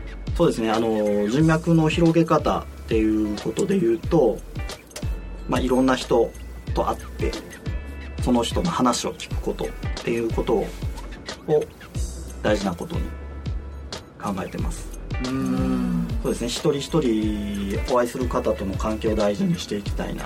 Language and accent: Japanese; Kyushu, Japan; born there; moved away as an adult; now in Osaka, Japan; 生まれは九州なんですけども、大学からこちらに、来ましてですね、大阪の方来まして